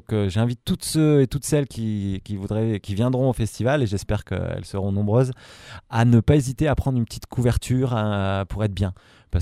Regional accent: Hauts-de-France, France; je viens du Nord

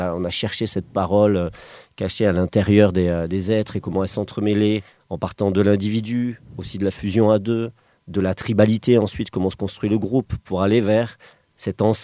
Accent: Toulouse, Occitanie, France; now in Drôme, France; moi, je viens de Toulouse à la base, donc c'est encore un autre territoire.

